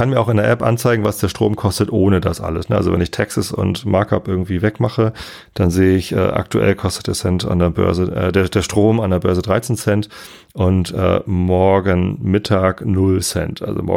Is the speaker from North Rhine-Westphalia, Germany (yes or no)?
no; Lower Saxony, Germany; also ich bin ja Niedersachse